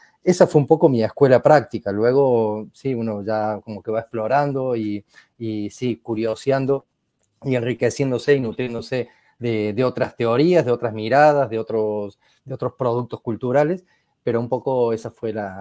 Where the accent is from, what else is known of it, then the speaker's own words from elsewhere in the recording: Córdoba, Argentina; Yo vengo de Córdoba, Argentina, empecé a trabajar de unos 15, 16 años en un videoclub, en un barrio periférico de Córdoba.